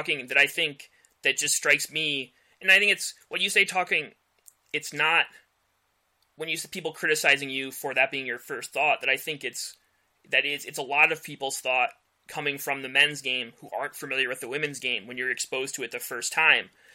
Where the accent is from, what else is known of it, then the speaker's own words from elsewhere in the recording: Ohio, United States; I'm from Ohio, and that's so the Machine are my team.